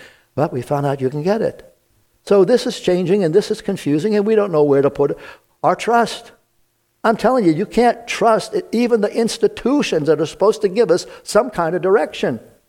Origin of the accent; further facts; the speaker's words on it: Brooklyn, New York, United States; As a kid growing up in Brooklyn, I was blessed to live a few blocks away from Prospect Park.